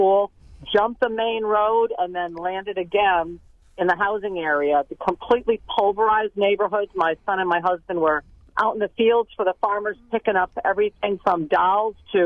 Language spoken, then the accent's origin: English; Fairfield, Connecticut, United States; now in Wheatland, United States; I'm from Fairfield, Connecticut originally.